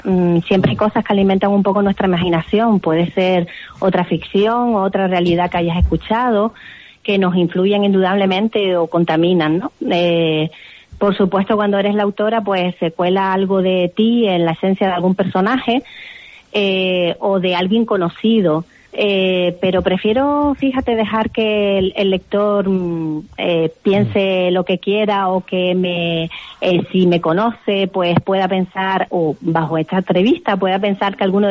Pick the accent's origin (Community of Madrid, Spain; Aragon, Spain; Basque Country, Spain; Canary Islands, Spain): Canary Islands, Spain; el relato comienza en Gran Canaria, en mi tierra.